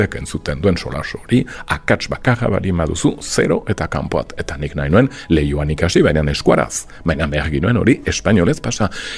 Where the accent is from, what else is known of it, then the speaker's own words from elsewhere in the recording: Saint-Pée-sur-Nivelle, Nouvelle-Aquitaine, France; Ni senpertara naiz, euskalduna naiz, eskuara banakien kasi galdu nuen berreskuratu dut, fededuna naiz, familiaren aldetik hola baita